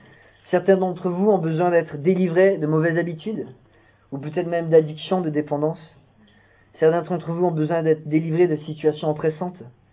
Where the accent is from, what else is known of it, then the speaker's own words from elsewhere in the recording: Canada; born there; J'étais pas français, un latin américain, je suis né au Canada.